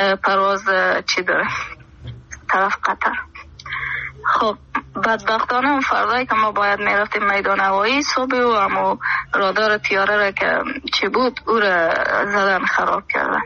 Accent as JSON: {"language": "Persian", "country": "Afghanistan", "second_language": "Persian", "said": "اگرچه من پشتون افغانم و گپم نمیزنم علاقه من در آهنگای پشتون هستم"}